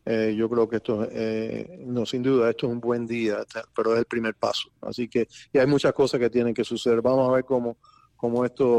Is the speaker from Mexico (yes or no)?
no; Cuba; yo soy cubano